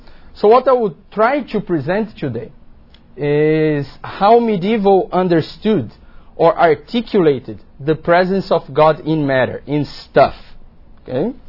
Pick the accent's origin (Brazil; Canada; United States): Brazil; I'm from Brazil, and as you probably know, Brazil is one of the largest Catholic countries in the world. And I grew up hearing of God manifesting himself in matter.